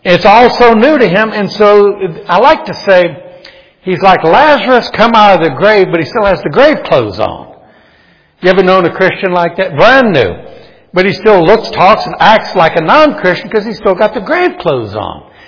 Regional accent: New Orleans, Louisiana, United States; I grew up in New Orleans.

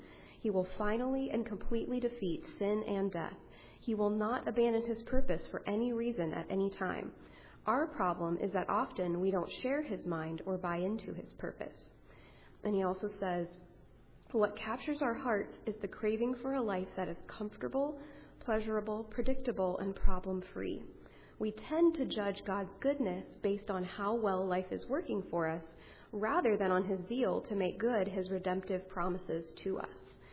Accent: Hong Kong; I grew up in Hong Kong, and I really loved growing up in Hong Kong.

